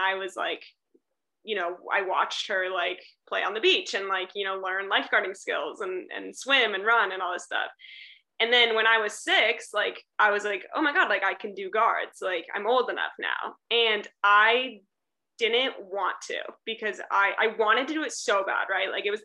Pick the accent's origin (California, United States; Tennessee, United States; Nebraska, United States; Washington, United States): California, United States; I mean, I am from Northern California, so I think it's way more of a thing in Southern California.